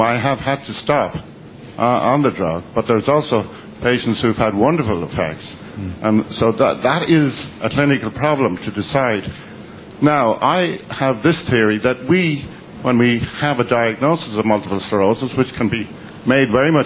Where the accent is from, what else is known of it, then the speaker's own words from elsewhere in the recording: Ireland; I'm from Ireland, and I'm using LDN for the last couple of years.